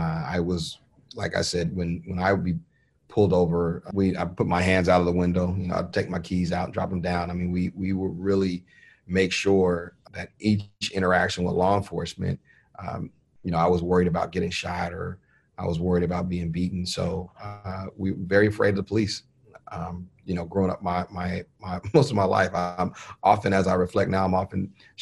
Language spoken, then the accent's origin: English; Los Angeles, California, United States; And as you mentioned, growing up in Los Angeles